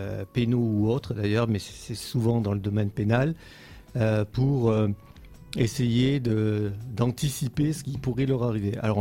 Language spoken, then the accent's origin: French; Nîmes, Occitanie, France; Moi, je suis presque un local. Je viens de Nîmes.